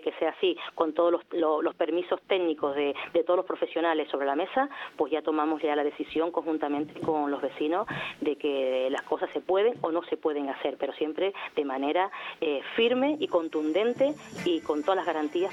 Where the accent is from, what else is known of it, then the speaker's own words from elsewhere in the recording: Tacoronte, Canary Islands, Spain; sigo siendo la misma, soy una vecina de Tacoronte